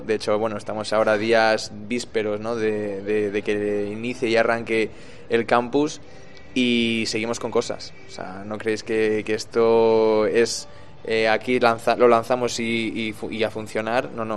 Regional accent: Laguna de Duero, Castile and León, Spain; born there; yo soy nacido de Laguna de Duero

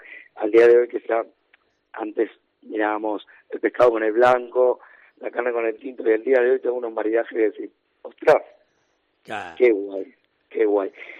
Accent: Uruguay; mira, yo soy uruguayo.

